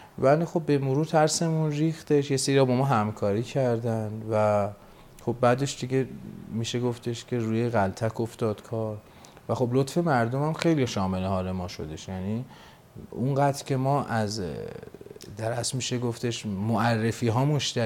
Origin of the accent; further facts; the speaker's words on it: Tabriz, East Azerbaijan, Iran; حالا ما اصالتا تبریزی هستیم